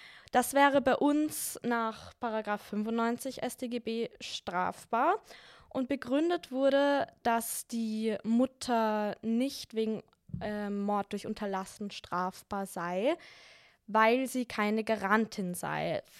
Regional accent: Austria; In Deutschland ist das ein bisschen anders als bei uns in Österreich geregelt.

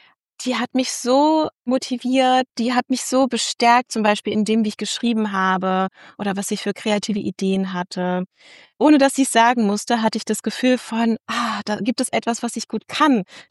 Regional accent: Uelzen, Lower Saxony, Germany; Also Uelzen ist meine Heimatstadt.

